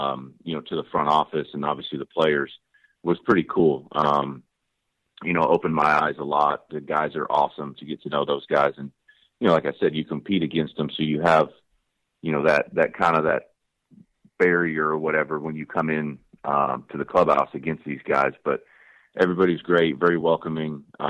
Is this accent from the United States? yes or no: yes; Pacific Northwest, United States; I grew up, like you said, I grew up in the Northwest.